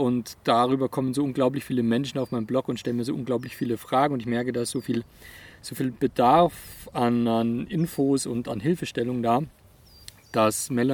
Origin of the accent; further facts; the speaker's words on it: Bavaria, Germany; Das geht jetzt für mich als Allgäuer gar nicht